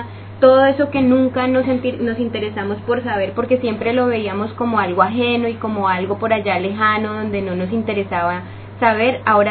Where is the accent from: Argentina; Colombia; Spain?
Colombia; pues, como colombiano, y me incluyo